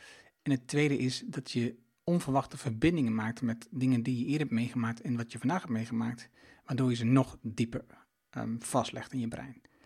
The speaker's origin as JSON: {"language": "Dutch", "region": "Overijssel", "country": "Netherlands", "said": "Ik kom uit Twente."}